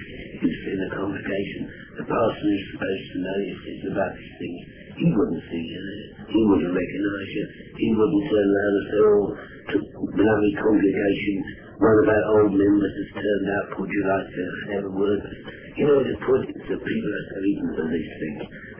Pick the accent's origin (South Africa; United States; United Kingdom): United Kingdom; Blackheath, London; also born or lived in Bristol; And actually, I came originally, I came from Blackheath.